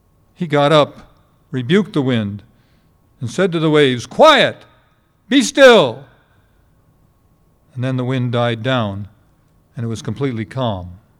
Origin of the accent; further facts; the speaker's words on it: New York, United States; I was born in Ithaca and lived in a little town near there.